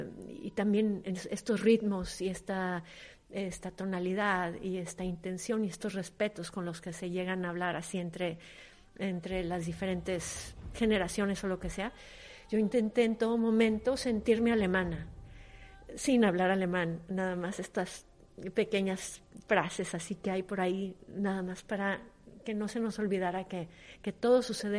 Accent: Mexico; Y entonces esto me ha servido mucho, siendo mexicana.

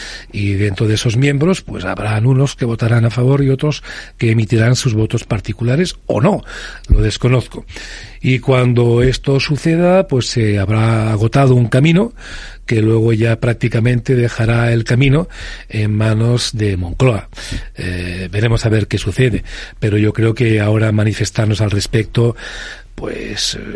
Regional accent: Terrassa, Catalonia, Spain; yo soy de Tarrasa

